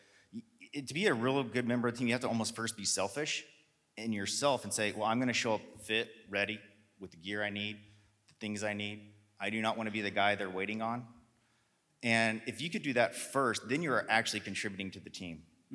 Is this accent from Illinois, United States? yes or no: no; Colorado Springs, Colorado, United States; also born or lived in Georgia; I grew up in Georgia. My family moved out to Colorado for a business venture, and I found Colorado Springs. I grew up there.